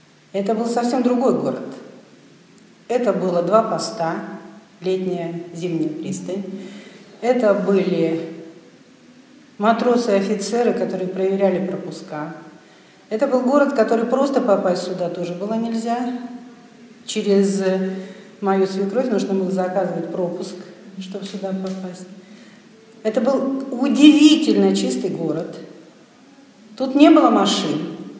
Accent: Saint Petersburg, Russia; also born or lived in Russian Far East; Хотя я родилась на Дальнем Востоке, но корни у меня, не знаю, там, в 10-м поколении петербуржцы.

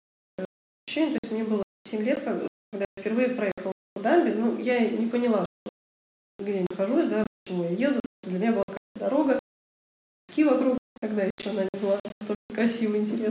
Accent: Kronstadt, Saint Petersburg, Russia; Да, мы из Кронштадта, да.

